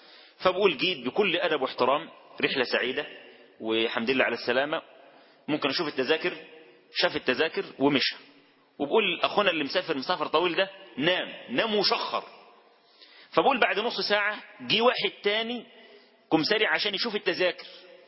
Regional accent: Egypt; هو عارف ان انا مصري

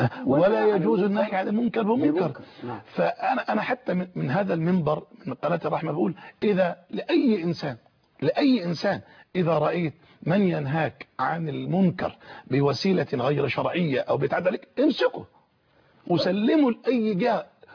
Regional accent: Suez, Suez Governorate, Egypt; احنا من السويس بقالنا اكثر من 37 38 سنة او يزيد في مجال الدعوة في السويس

